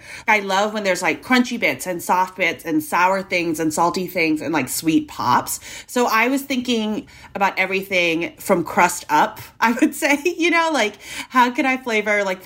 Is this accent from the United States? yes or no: no; Hong Kong; growing up in Hong Kong